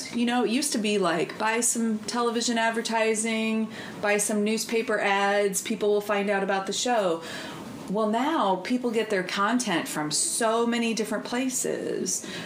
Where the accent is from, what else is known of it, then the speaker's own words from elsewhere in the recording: Riverton, Illinois, United States; I grew up performing on the Springfield Muni Opera stage, grew up in Riverton, went away for college. Lived away.